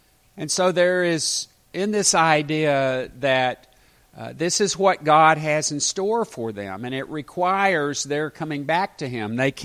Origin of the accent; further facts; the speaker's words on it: Little Rock, Arkansas, United States; I grew up in Little Rock, and Little Rock is no longer the place that I knew.